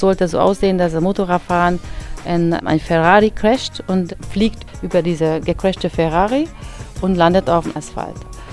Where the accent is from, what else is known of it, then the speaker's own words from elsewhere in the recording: Budapest, Hungary; German is a second language; now in Germany; Ich komme aus Budapest, da habe ich studiert, Sport- und Krankengymnastik.